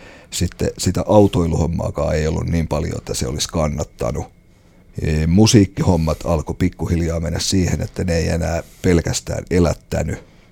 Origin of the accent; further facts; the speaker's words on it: Ostrobothnia, Finland; accent: Ostrobothnian dialect; Että puhuin leveää Pohjanmaan murretta.